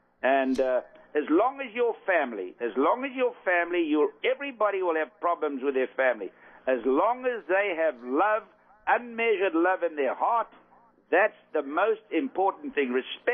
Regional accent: South Africa; as a South African.

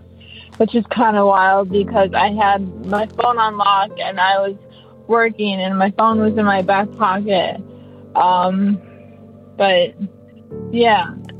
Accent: Chicago, Illinois, United States; I'm 27. I'm from Chicago.

